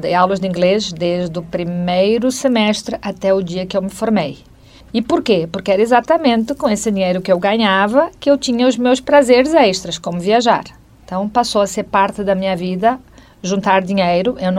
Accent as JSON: {"language": "Portuguese", "country": "Angola", "tie": "born there", "said": "porque em Angola, que é onde eu nasci, onde ele também nasceu, os meus pais nasceram lá, não havia faculdade de medicina"}